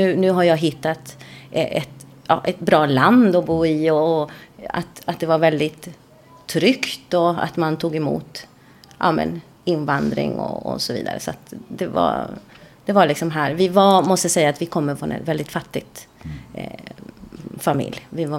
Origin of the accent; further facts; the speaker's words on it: Valparaíso, Chile; now in Sweden; Ja, vi kommer ifrån Chile. Ifrån Valparaíso. Vi kom hit på grund av min pappa.